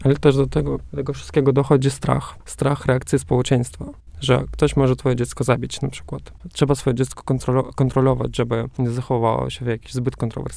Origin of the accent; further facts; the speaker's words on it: Russia; Polish is a second language; I teraz kobiety w Rosji, na przykład moja mama, ja w ogóle się wychowałam w takiej rodzinie, gdzie kobiety są dosyć twarde, takie męskie